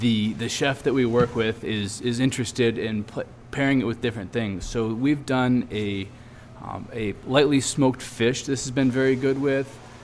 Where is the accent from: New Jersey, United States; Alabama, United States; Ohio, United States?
Ohio, United States; Port Clinton; I was born and raised in Port Clinton.